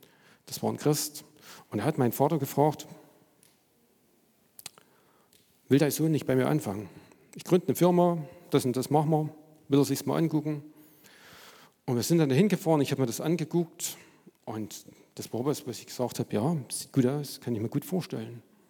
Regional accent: East Germany, Germany; Ich bin noch so in DDR-Zeiten aufgewachsen, habe also noch die Schule in der DDR-Zeit gemacht.

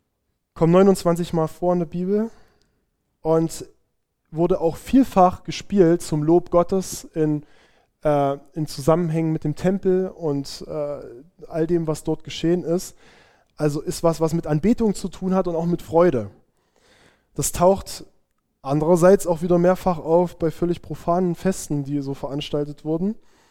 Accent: Saxony, Germany; Das denkt man als Erzgebirgler natürlich an die Bergmannsaufzüge.

